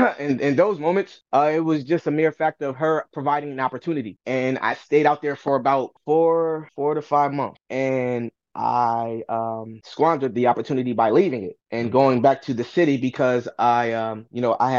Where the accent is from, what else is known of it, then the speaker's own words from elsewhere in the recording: California, United States; I didn't grow up like that. I was raised in California, like I told you. My father raised me in a good home